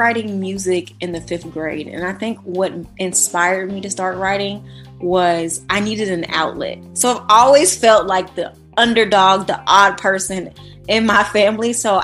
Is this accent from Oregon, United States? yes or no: no; Morrow, Georgia, United States; also born or lived in Atlanta; I'm from Atlanta, Georgia, but I grew up in a town called Morrow, Georgia, which is like in Plain County, which is like 15 minutes from the city.